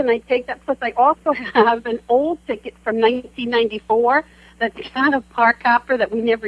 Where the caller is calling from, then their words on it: Rotterdam, New York, United States; I'm calling from upstate New York in Rotterdam.